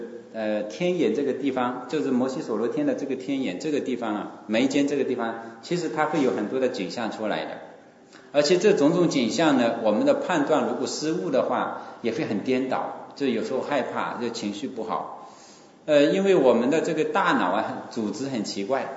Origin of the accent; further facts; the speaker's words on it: Wenzhou, Zhejiang, China; 是我们温州人